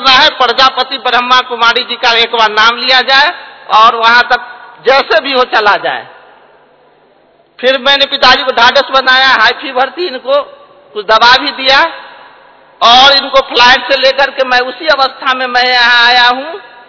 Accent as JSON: {"language": "Hindi", "town": "Samastipur", "region": "Bihar", "country": "India", "said": "मैं समस्तीपुर बिहार से आया हूँ।"}